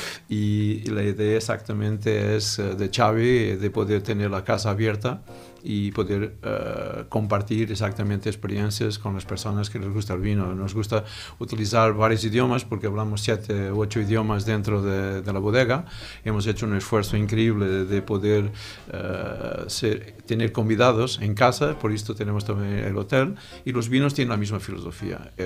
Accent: Portugal; Catalan is a second language; jo parlaré a una mescla de portuguès, de castellà i de català, soc portuguès.

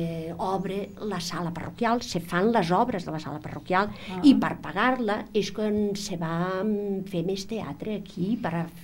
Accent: Aragon, Spain; born there; Catalan is a second language; soc nascuda a l'Aragó

